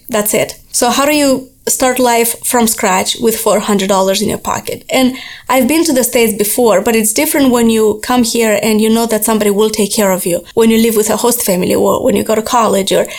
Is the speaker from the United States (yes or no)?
no; Moldova; I grew up in Moldova. It's a small country in Eastern Europe. It's actually, I'm not sure if it's the smallest, but it's statistic-wise, it's the poorest country in Eastern Europe. It's not very visited. There are not a lot of opportunities there. So that's where I grew up.